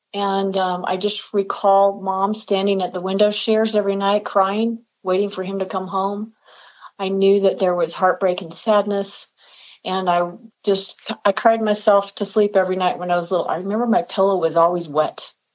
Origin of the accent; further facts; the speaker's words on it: Salt Lake City, Utah, United States; I'm from Salt Lake City, Utah.